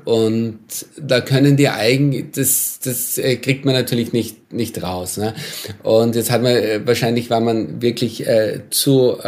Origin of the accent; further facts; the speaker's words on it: Austria; also beispielsweise mit meinem Heimatland, mit Österreich